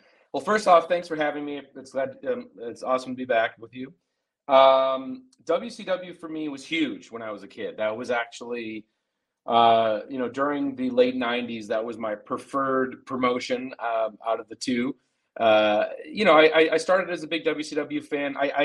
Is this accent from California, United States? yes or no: no; Minneapolis, Minnesota, United States; Also because I'm from Minneapolis, Minnesota, and Nitro came through all the time back then.